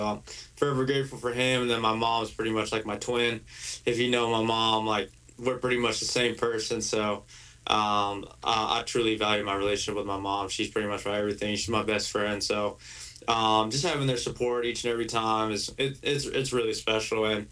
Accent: Alpine, United States; because I'm originally from Alpine.

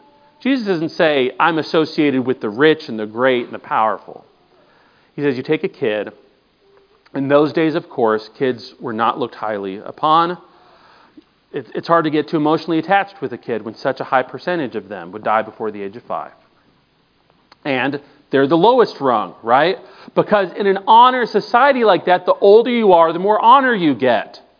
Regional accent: Maple Grove, Minnesota, United States; Just like I'm from Maple Grove, Minnesota, and if I were to run into someone from Maple Grove, Minnesota, I'd say, hey, that's cool.

